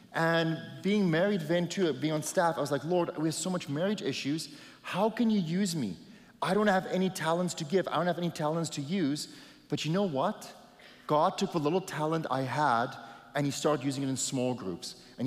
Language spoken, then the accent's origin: English; South Africa; All I am is a South African farmer